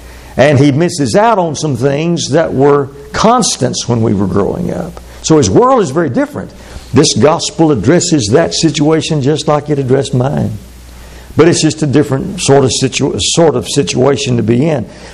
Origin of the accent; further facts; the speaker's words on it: the South, United States; I grew up in the Bible Belt, and there were a lot of people that thought they were not ashamed of the Bible or the gospel.